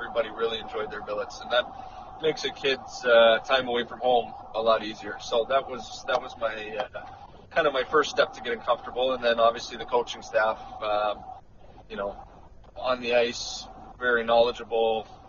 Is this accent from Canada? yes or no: yes; Toronto, Ontario, Canada; I'm from Toronto, Ontario. I grew up playing in the SHA, which is the Scarborough Hockey Association.